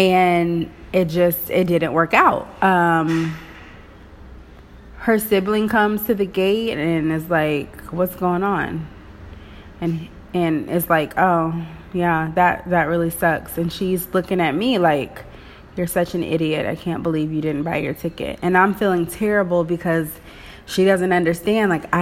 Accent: Waynesville, Missouri, United States; I was like going to road trip back to my hometown, Waynesville, Missouri.

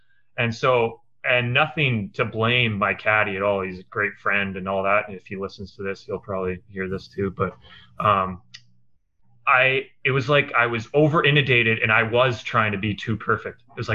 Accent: Kelowna, British Columbia, Canada; what was my hometown in Kelowna

